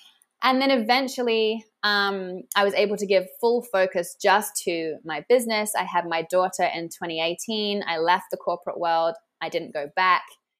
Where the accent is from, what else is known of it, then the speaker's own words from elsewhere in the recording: England, United Kingdom; moved away as an adult; now in Sydney, Australia; So here I am in Australia. I'm originally English. And so I moved from London to Sydney in 2013